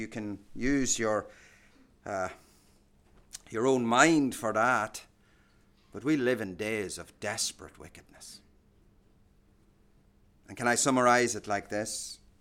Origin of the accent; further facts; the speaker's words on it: Ireland; Some of us growing up in Ireland saw that on the other side.